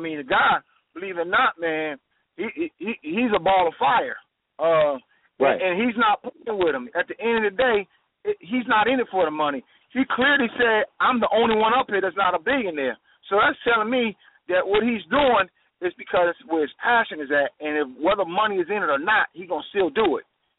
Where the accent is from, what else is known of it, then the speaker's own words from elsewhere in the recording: New Jersey, United States; If you just really want to be real about it, I'm from New Jersey. I grew up in the struggle.